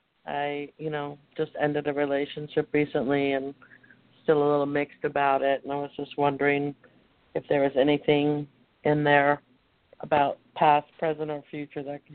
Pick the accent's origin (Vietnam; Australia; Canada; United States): United States; Miami Beach, Florida; born there; My birthday is 925-1957. And I was born in Miami Beach.